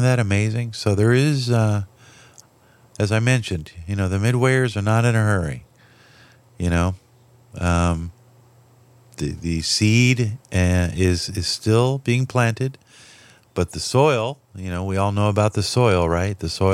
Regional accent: Los Angeles, California, United States; and I grew up in Los Angeles

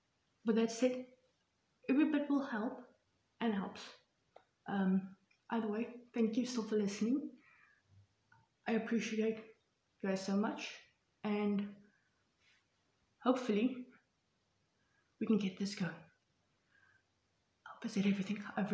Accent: South Africa; I mean, I am from South Africa.

